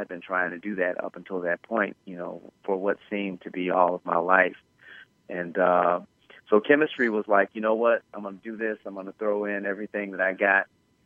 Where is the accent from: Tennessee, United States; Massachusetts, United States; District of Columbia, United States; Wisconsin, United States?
Tennessee, United States; Nashville; born there; And, I was born in Nashville, and the first 4 or 5 years of my life was spent in Nashville.